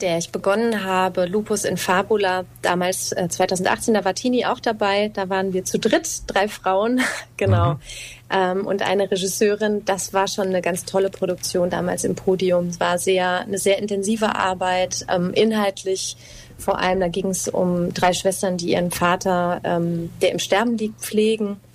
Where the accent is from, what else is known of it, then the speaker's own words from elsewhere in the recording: Dortmund, North Rhine-Westphalia, Germany; born there; now in Cologne, Germany; Ja, also ich bin gebürtige Dortmunderin und ich wollte ganz gerne wieder in die Nähe zurück